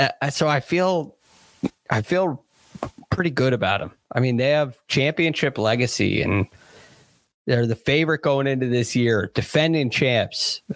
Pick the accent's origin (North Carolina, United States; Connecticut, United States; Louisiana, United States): Connecticut, United States; I, this year, have watched about, 12 minutes of a college basketball game, a UConn game in my home state